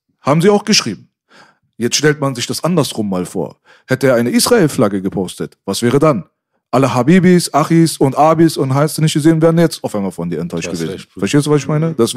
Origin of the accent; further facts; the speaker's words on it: Iran; Ich als Iraner, wenn der Iran angegriffen wird